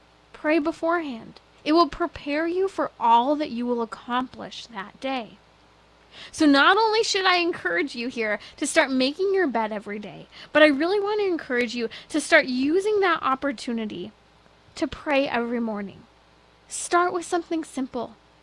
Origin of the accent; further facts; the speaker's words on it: California, United States; And I'm really looking to Los Angeles, San Diego, California. Come on, you're my home state.